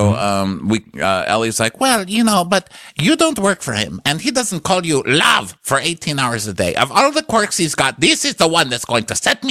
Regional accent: the South, United States; I'm from the South. We do a little honey, sugar, sweetie. Hey there, hun.

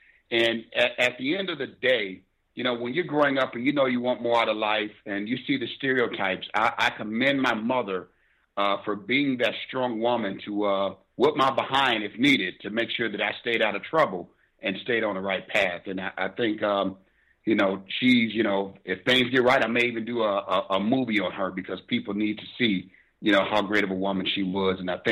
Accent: Rockford, Illinois, United States; Growing up in Rockford, Illinois, my mother, a beautiful woman, she's a strong woman with Southern values.

